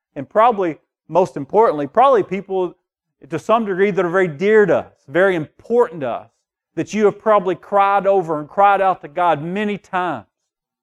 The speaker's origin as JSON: {"language": "English", "region": "Kentucky", "country": "United States", "tie": "born or raised there", "said": "And when we grew up in Kentucky, well, there's still a lot of churches in Kentucky"}